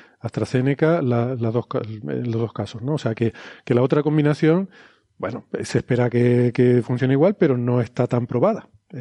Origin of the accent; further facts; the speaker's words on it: Canary Islands, Spain; A mí como canario me sale el zurrón del gofio